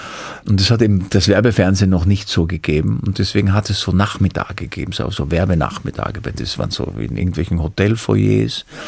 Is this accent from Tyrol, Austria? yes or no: no; Vienna, Austria; Ich bin halt ein Wiener, ich schwärme heute ein bisschen.